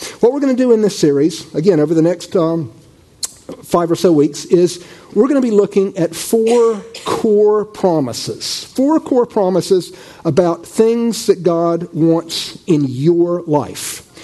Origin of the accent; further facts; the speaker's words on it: the South, United States; I grew up in the South. I grew up going to church pretty much every Sunday and oftentimes twice a day on Sundays.